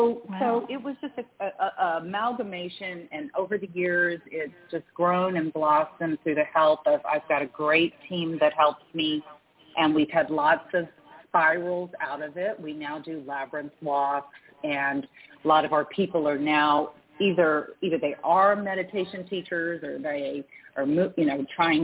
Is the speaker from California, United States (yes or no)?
yes; Los Angeles, California, United States; they were all from the Northeast Coast, basically, and I was coming from Los Angeles.